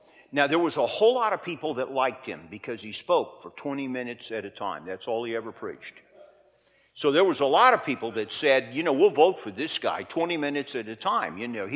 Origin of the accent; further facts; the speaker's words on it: Indiana, United States; at least as a young boy growing up in Central Indiana, because I remember the old First Baptist Church in Plainfield